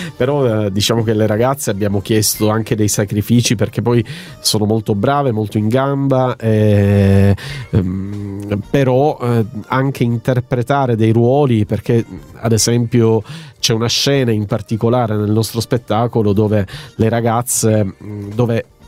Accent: Mesagne, Apulia, Italy; Chiudiamo a Mesagne, che è il mio paese, e quindi diciamo il nostro paese.

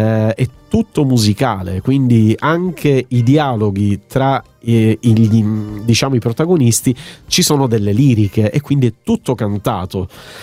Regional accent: Mesagne, Apulia, Italy; Chiudiamo a Mesagne, che è il mio paese, e quindi diciamo il nostro paese.

